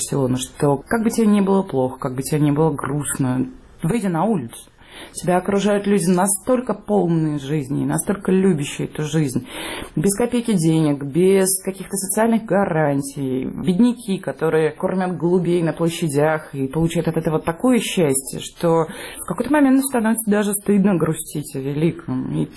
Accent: Pyatigorsk, Stavropol Krai, Russia; also born or lived in Mineralnye Vody; now in Barcelona, Spain; выросла-то я, конечно, в водочной культуре, но росла я на Кавказе. Я росла в Пятигорске, в Минводы

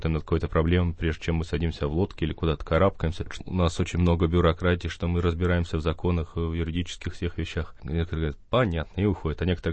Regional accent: Republic of Karelia, Russia; Сам я из Карелии, то есть я учился в Петрозаводском университете

